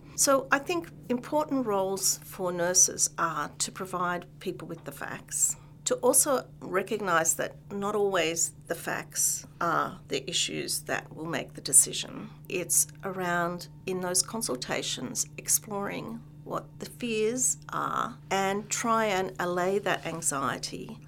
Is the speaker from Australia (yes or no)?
yes; Australia; I'm Australian, and so people live in fear of sharks, snakes, and spiders. So I'm lucky to live on a beautiful beachside suburb